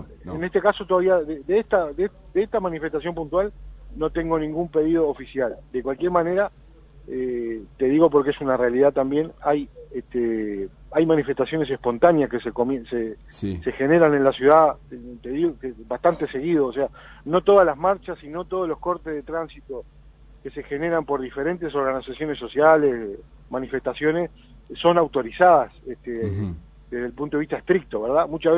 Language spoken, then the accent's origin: Spanish; Uruguay; Tenemos que ser sincerarnos todos los uruguayos y saber que tenemos una enorme materia pendiente